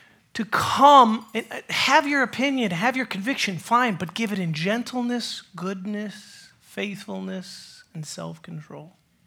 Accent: New York, United States; I grew up in New York, she grew up in Mobile, Alabama.

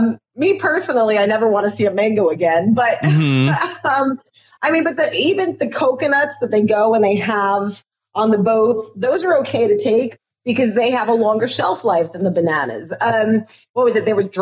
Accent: New York, United States; we grew up on Long Island. We have ocean water around.

